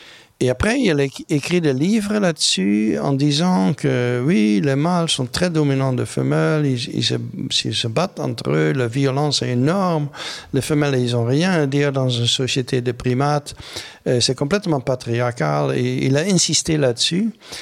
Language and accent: French; Netherlands; moved away; Pour moi, c'est un peu bizarre parce que je viens de la Hollande.